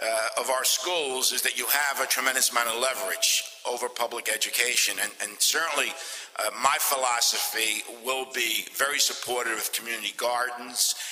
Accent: Brooklyn, New York, United States; I grew up in a park. That was my vacation when I was growing up in Brooklyn. We didn't have any money, and Third Street Park was my home.

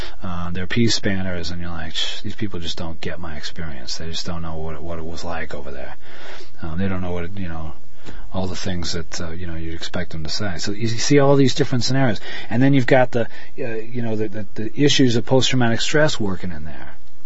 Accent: Northampton, Massachusetts, United States; I'm taking my bicycle across the country and going to end up in my hometown of Northampton, Massachusetts, which is Western Mass.

